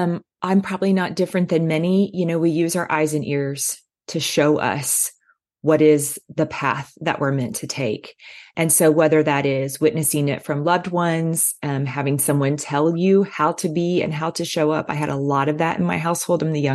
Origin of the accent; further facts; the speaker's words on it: Midwest, United States; I'm from the Midwest. We didn't know what those words were